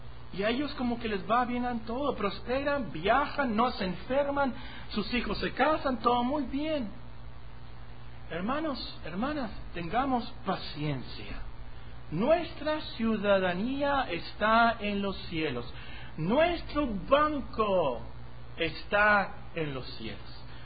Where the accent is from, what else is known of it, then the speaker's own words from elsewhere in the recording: Mexico; a lo mejor somos mexicanos y somos pobres.